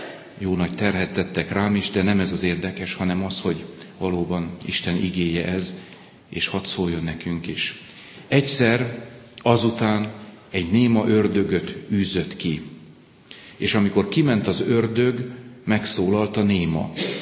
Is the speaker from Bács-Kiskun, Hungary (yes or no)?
no; Békés, Hungary; Békés megyei vagyok, ott volt ez a szólás, hogy sötétben minden tehén fekete, nekünk is volt tehenünk, nagy családban nőttem föl